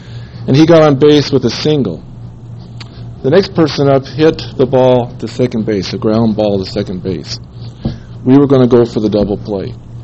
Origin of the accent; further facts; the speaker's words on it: California, United States; I grew up in Northern California.